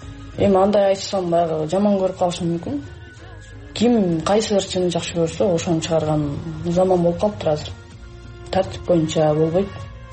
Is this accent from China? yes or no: yes; China; now in Kyrgyzstan; Тарыхый мекениме чынын айтсам толук кандуу көнө албай жатам. Себеп дегенде тиякта Кытайда ата энең апаңды сагынасың, бир туугандарыңды сагынасың дегендей, анан эми мен бул жакта жалгызмын да.